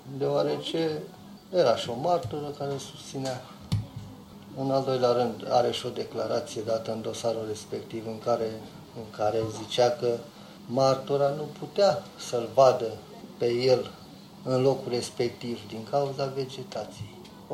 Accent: Romania; Dacă pot, voi uita că sunt român.

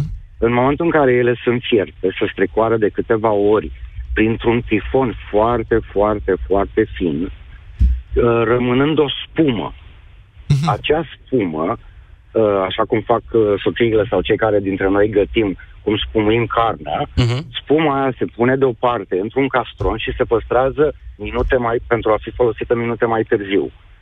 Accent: Moldavia, Romania; eu sunt din Moldova, o combinație de Iași, Roman și Bacău. La noi acasă în familie, de când mă știu, am 52 de ani

